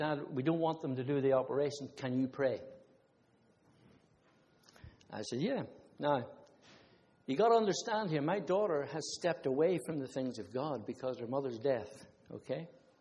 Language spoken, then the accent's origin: English; Ireland; Sorry, I'm just Irish, all right?